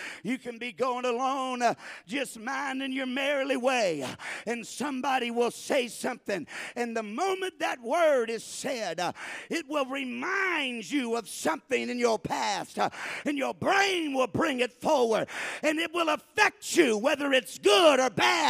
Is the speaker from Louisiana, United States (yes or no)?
yes; Louisiana, United States; Now, I was raised in South Louisiana. They call me a Cajun.